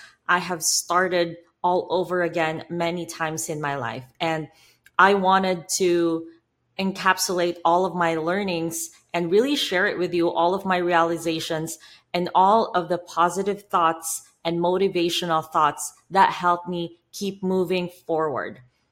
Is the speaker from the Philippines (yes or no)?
yes; Philippines; So a lot of you people may know my personal story of how I grew up poor in the Philippines and how that is a very different experience from growing up poor in a more developed country.